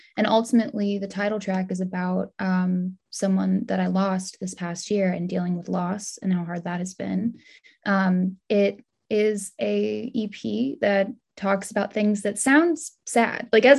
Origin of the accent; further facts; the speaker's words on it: Texas, United States; also born or lived in Phoenix, United States; now in Brooklyn, United States; I did. I grew up in Texas from when I was about 5 to my adulthood, but I lived in Phoenix for from age like a little before I was 1 until I was 5.